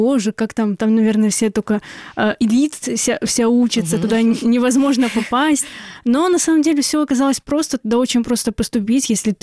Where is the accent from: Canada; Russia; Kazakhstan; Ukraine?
Ukraine; Bakhchysarai, Crimea; now in Kyiv, Ukraine; несмотря на то, что я из Бахчисара, это маленький город, это Киев, мегаполис.